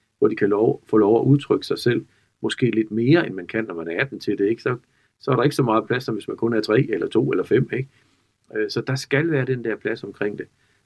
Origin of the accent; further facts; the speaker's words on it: Vejle, Region of Southern Denmark, Denmark; Jeg kommer fra Vejle oprindeligt.